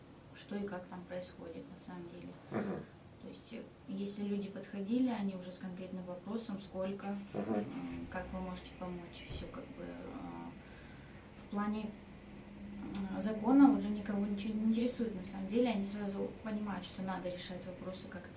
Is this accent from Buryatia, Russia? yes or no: no; Krasnodar, Krasnodar Krai, Russia; moved away as an adult; now in San Diego, United States; мы приехали из Краснодара с семьей. Там я работала юристом, адвокатом. Сейчас переехали сюда, обживаемся в Сан-Диего потихонечку.